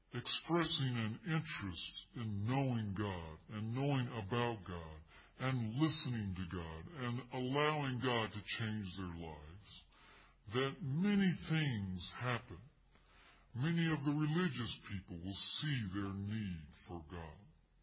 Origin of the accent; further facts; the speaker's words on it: Athens, Georgia, United States; Now, I grew up in Athens, Georgia, and Athens, Georgia is where the University of Georgia is.